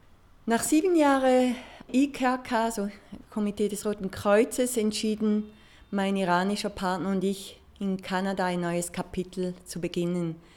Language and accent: German; Appenzell, Switzerland; dass ich in einem Dorf, in einem kleinen Dörfchen im Appenzellerland aufwuchs und ich den größten Teil meiner Kindheit draußen im Wald und auf der Wiese verbrachte.